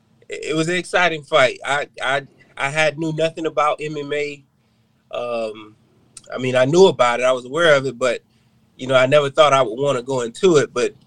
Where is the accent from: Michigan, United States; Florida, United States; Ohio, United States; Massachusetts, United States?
Florida, United States; Fort Lauderdale; I grew up in Parkway. That's a neighborhood down there. Lived in Sunland, you know, lived in Dillard. I lived in several areas within Fort Lauderdale.